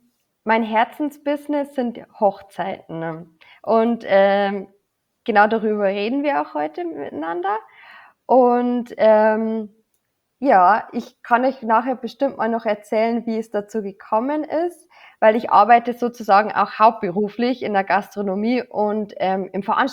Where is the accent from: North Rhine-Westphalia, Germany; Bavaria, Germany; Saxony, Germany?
Bavaria, Germany; Aldersbach; Genau, Aldersbach heißt meine Heimat, überhaupt kein Problem.